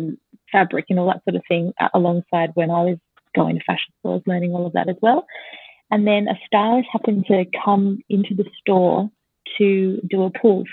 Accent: Adelaide, South Australia, Australia; now in Sydney, Australia; I grew up in Adelaide and so then moved to Sydney to the Big Smoke and didn't know anybody

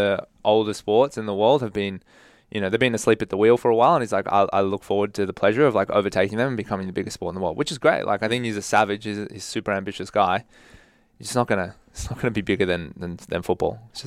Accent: England, United Kingdom; I'm trying to distance myself as far as possible of being associated with being English right now.

